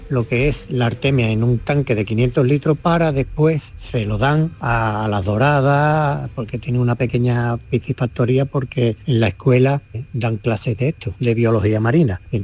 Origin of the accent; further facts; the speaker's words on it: San Fernando, Andalusia, Spain; Yo soy aquí de San Fernando.